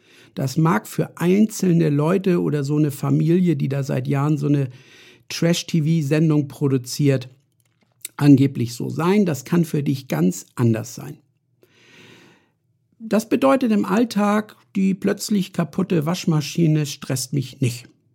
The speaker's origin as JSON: {"language": "German", "region": "Northern Germany", "country": "Germany", "said": "Bin ja Norddeutscher, hört man ja auch."}